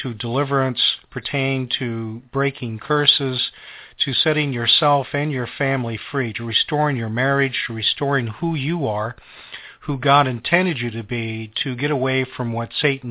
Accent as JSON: {"language": "English", "country": "United States", "said": "to dumb us down as an American people"}